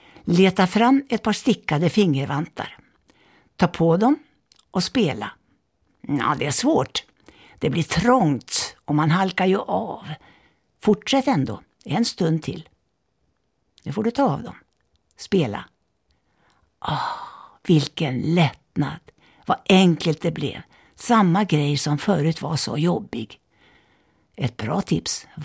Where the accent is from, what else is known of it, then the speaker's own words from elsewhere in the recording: Härnösand, Västernorrland County, Sweden; I Norrland, Härnösand där jag växte upp